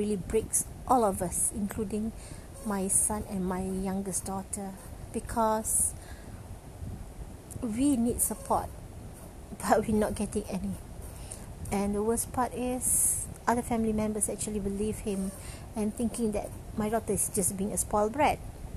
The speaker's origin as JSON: {"language": "English", "region": "Kuala Lumpur", "country": "Malaysia", "said": "I'm from Malaysia, Kuala Lumpur, Malaysia."}